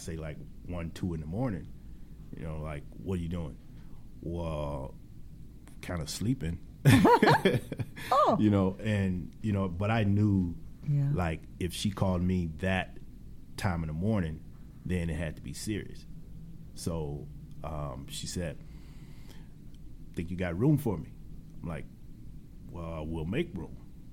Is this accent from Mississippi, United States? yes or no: yes; Mississippi, United States; in those times, growing up in Mississippi, you kind of see Mississippi as a state with a ceiling on it.